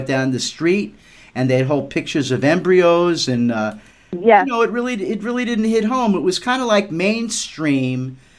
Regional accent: New York, United States; I mean, I'm from New York. I'm like completely ashamed that for the years that I lived there

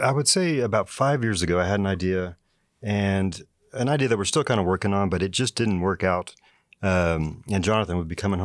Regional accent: Amarillo, Texas, United States; I was born and raised in Amarillo. I did go to school in Lubbock for a little bit, but I came back to WT

